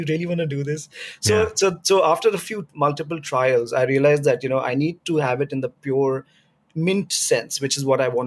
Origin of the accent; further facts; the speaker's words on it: India; And I'm originally from India